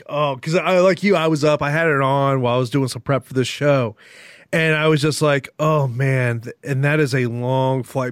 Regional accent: Florida, United States; of course my hometown Rays are playing tonight against the A's

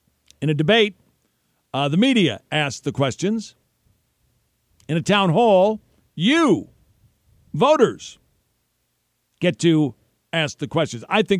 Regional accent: St. Louis, Missouri, United States; born there; also born or lived in Kansas City; I was born in St. Louis, but I lived most of my young adult life in Kansas City, on the Kansas side of the state line.

